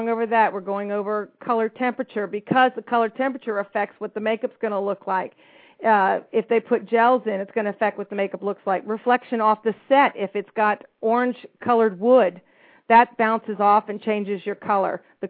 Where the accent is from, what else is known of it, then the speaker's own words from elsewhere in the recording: the South, United States; Yeah, that's right. Can you tell I'm from the South?